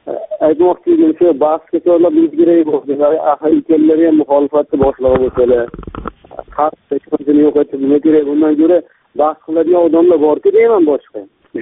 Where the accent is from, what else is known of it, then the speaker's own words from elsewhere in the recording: Namangan Region, Uzbekistan; Namangandanman. 3 tumandan. Yoshim 27 da. Dehqonchilik qilamiz.